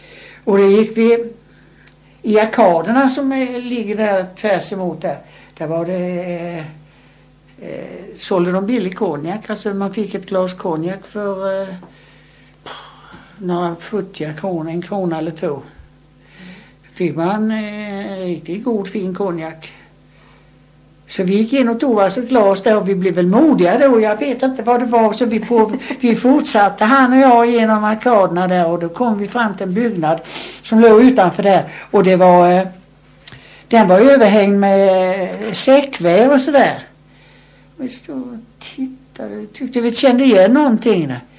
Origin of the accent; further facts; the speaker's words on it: Sweden; Vi kom från Sverige och vi skulle åka om en timme